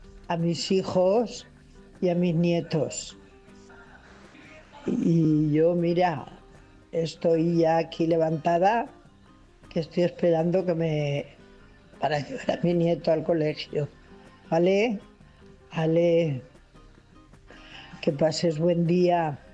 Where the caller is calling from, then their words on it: Gandia, Valencian Community, Spain; de Gandía